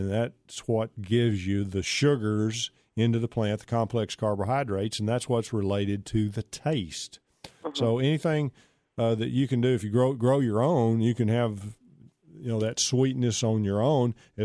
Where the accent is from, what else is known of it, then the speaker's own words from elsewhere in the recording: Pittsburg, Texas, United States; like when I was growing up, I grew up in East Texas and Pittsburgh, Texas.